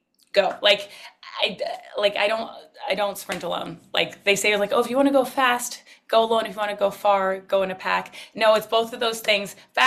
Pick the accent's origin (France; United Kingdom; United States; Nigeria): Nigeria; I'm a Nigerian, and the stereotype around Nigerians is you're a doctor, lawyer, or an engineer, and I am none of these things.